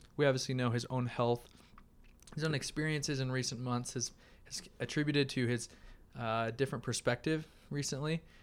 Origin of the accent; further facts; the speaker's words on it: St. George, Utah, United States; now in Logan, United States; I grew up in St. George. I like my heat.